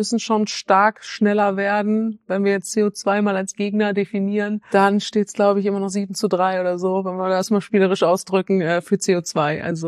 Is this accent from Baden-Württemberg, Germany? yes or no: no; Bielefeld, North Rhine-Westphalia, Germany; also born or lived in Forst; Geboren in Forst, in der Lausitz und aufgewachsen hier in Bielefeld.